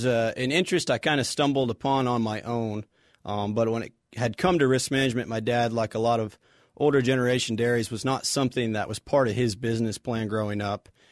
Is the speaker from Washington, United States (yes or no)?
no; Michigan, United States; So I grew up northern Michigan, a couple hours north of Grand Rapids, hour south of Traverse City for those who like to vacation that way.